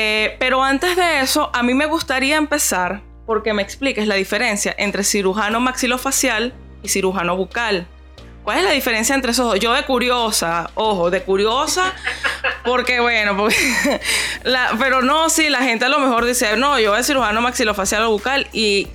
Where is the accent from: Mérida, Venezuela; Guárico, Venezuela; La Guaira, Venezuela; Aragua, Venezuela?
Guárico, Venezuela; San Juan de los Morros; San Juan de los Morros, estado Guárico, mi San Juan querido, de donde soy yo.